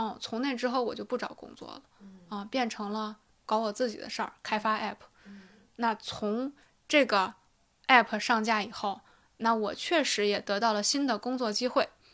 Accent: Shanxi, China; now in Beijing, China; 就是投简历来北京，我是一个山西人

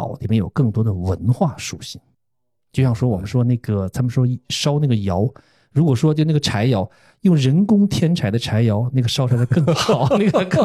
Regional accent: China; 因为我们中国人事实上我们喝红酒的时候是非常少的

